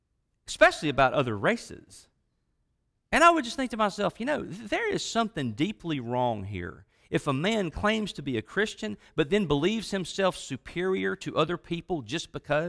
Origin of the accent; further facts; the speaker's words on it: Mississippi, United States; but I come from the Mississippi Delta, and I understand that sometimes these old habits die hard